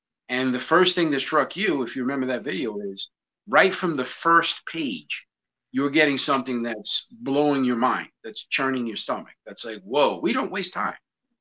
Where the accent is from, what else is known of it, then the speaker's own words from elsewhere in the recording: New York City, New York, United States; And certainly in my case, I grew up in the Bronx. I got into lots of fights.